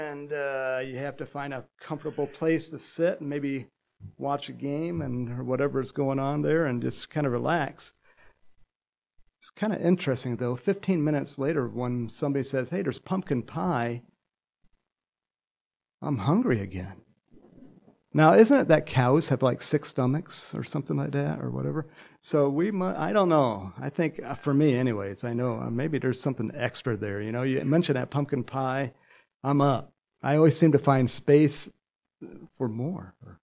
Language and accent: English; California, United States; I grew up in California, so I'm thinking, you know, God's going to, you know, keep edging me that way again.